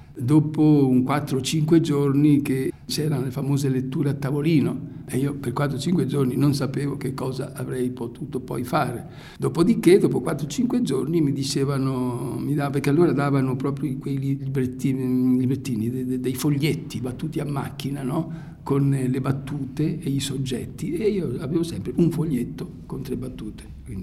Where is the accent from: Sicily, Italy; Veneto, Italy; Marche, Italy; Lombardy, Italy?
Marche, Italy; Macerata; ero a casa, a Macerata, nel mio paese d'origine